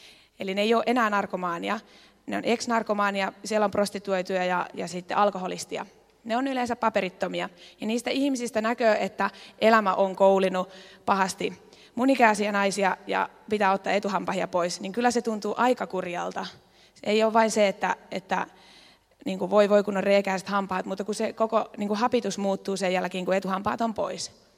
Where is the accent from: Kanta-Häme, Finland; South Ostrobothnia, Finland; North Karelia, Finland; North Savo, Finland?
South Ostrobothnia, Finland; Teuva; now in Maalahti, Finland; ja mä oon 28-vuotias. Mä oon Teuvalta kotoisin ja mä oon opiskellut Oulussa hammaslääkäriksi. Mä oon valmistunut 2015 ja mä oon ollut nyt 3 vuotta Maalaharjassa töissä. Maalahti on siinä Vaasan kainalos.